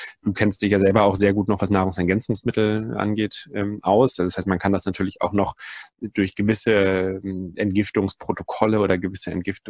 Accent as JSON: {"language": "German", "region": "Northern Germany", "country": "Germany", "tie": "born or raised there", "said": "ich bin zumindest in Norddeutschland aufgewachsen und ich glaube, Deutschland hat einfach eine sehr starke Saunakultur"}